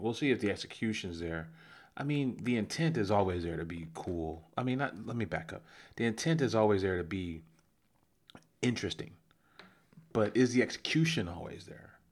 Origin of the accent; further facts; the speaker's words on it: Chicago, Illinois, United States; Being a Chicagoan is being honest in the fact that you have to leave Chicago over 12 months.